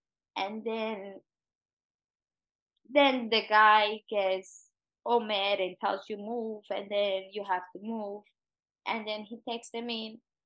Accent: Colombia; To me, I grew up in Colombia. I was exposed to a lot of animals.

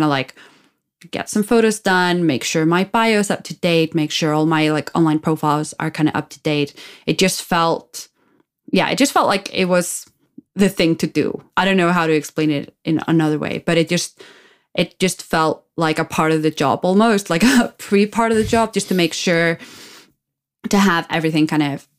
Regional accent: Iceland; also born or lived in London; even though obviously I am from Iceland and I've worked with Icelandic things over the years. But I mean, I was largely just in London.

